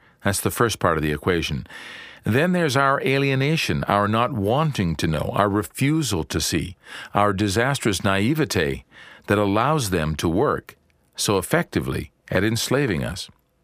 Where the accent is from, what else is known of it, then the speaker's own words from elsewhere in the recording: Canada; It's much higher in Canada, I imagine, my home country.